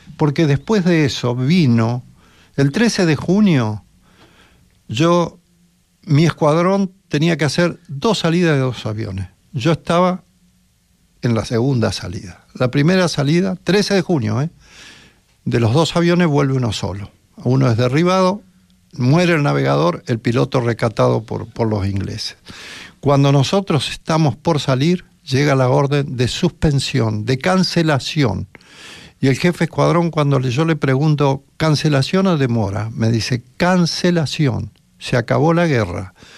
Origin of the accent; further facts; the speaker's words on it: Argentina; Son de la formación que hemos tenido durante años como argentinos.